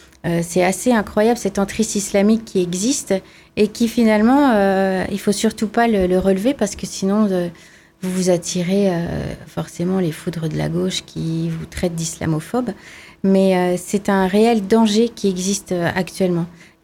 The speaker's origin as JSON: {"language": "French", "country": "France", "said": "quand moi je vois tous ces drapeaux palestiniens chez nous en France"}